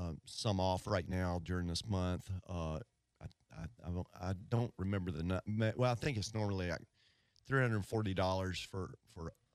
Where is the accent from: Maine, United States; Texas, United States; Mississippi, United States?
Mississippi, United States; I'll just start from the start. I'm from Mississippi. I went to University of Mississippi, Ole Miss, hottie totty.